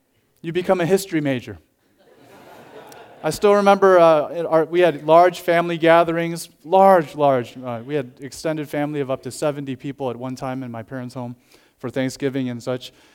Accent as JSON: {"language": "English", "town": "Chicago", "region": "Illinois", "country": "United States", "tie": "born or raised there", "said": "I was born and raised in Chicago, and I obviously come from an Asian background."}